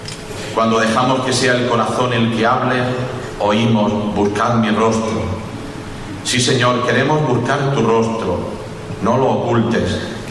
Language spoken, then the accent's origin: Spanish; Almería, Andalusia, Spain; muchas gracias por acogerme a esta que es mi tierra, donde he crecido, donde me he curtido y donde he aprendido durante tantos años a ser el pastor que quisiera ser